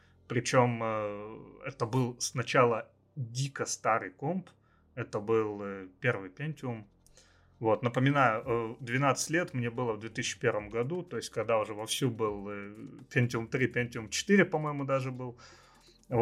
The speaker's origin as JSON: {"language": "Russian", "town": "Tyumen", "region": "Tyumen Oblast", "country": "Russia", "tie": "born or raised there", "lives_now": "Saint Petersburg, Russia", "said": "из Тюмени, да, то есть я родился и вырос в Тюмени, вот, и это то место, которое я никогда не любил, которое никогда не было моим домом"}